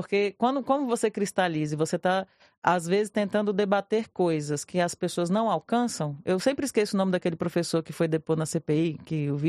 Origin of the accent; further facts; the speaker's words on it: Federal District, Brazil; eu sou do DF, né? Eu passei a adolescência...